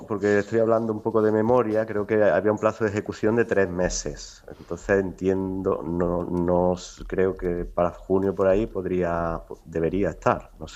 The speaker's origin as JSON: {"language": "Spanish", "town": "Adamuz", "region": "Andalusia", "country": "Spain", "tie": "born or raised there", "said": "Yo estuve allí también en las gradas acompañando a los adamuceños, a mi pueblo"}